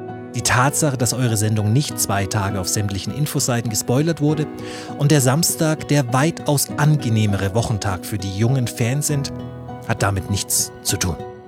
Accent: Nuremberg, Bavaria, Germany; als Nürnberger habe ich das Recht, so zu spotten.

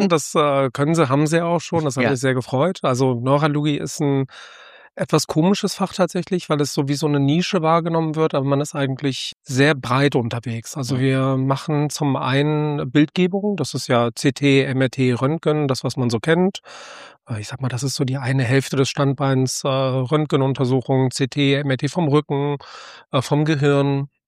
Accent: Krefeld, North Rhine-Westphalia, Germany; also born or lived in Tehran, Iran; Also ich bin geboren in Teheran. Ja. Dann sind wir 1986 geflohen, meine Mutter mit meinem Bruder und mir, in den Niederrhein, Krefeld. Da bin ich groß geworden, habe dann in Düsseldorf studiert.

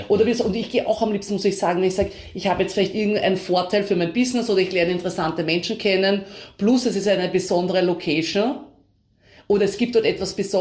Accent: Vienna, Austria; ich bin in Wien aufgewachsen

